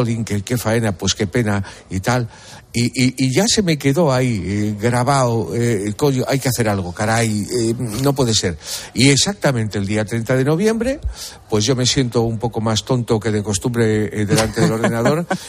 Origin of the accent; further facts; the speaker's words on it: Madrid, Community of Madrid, Spain; yo soy de Villaverde.